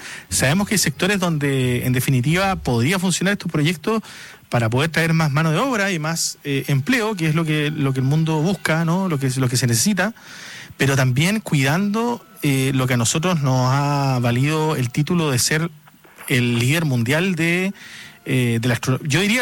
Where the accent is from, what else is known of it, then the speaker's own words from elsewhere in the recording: Punta Arenas, Magallanes and Chilean Antarctica, Chile; Yo que soy de Punta Arenas, también allá hay un proyecto.